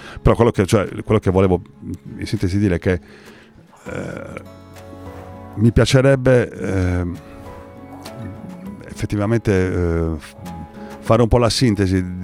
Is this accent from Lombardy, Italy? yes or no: no; Sardinia, Italy; Se noi dobbiamo smetterla di andare in giro col timbro doc che siamo sardi